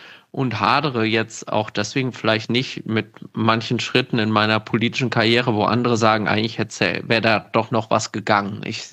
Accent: Gelnhausen, Hesse, Germany; ich komme aus Gelnhausen und kennst du das?

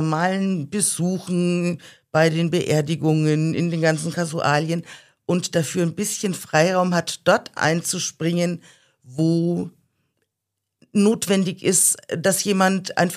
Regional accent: Schweinfurt, Bavaria, Germany; Ich komme aus Schweinfurt ursprünglich und mein Mann aus dem Allgäu. Sprich, uns hat es hierher in die Region verschlagen, als es darum ging, wo können wir uns vorstellen zu arbeiten.

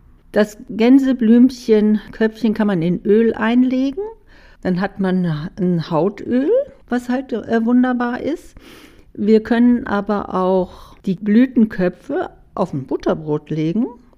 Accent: Hannover, Lower Saxony, Germany; born there; geboren in Hannover. Dann sind wir aufs Land gezogen und wir sind eine Großfamilie gewesen und wir haben mitten im Wald gewohnt

